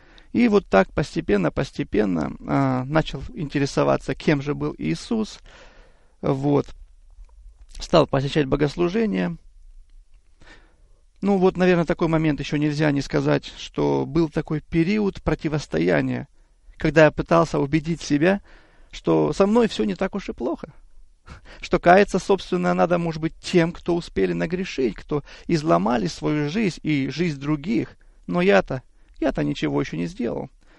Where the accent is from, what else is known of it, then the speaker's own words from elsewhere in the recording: Kabardino-Balkaria, Russia; moved away as an adult; also born or lived in Siberia; now in United States; Я родился в Сибири, в семье обыкновенных рабочих. Еще в моем раннем детстве родители решили переехать на Северный Кавказ, в Кабардино-Балкарию. Ну, собственно, где я и провел большую часть своей жизни, пока в 2006 году не переехал в Соединенные Штаты.